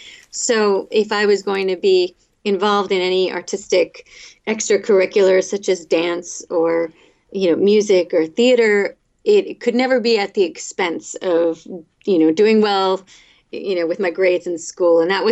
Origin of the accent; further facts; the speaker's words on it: Port Chester, New York, United States; I was brought up in a suburb of New York. I was born in Port Chester, New York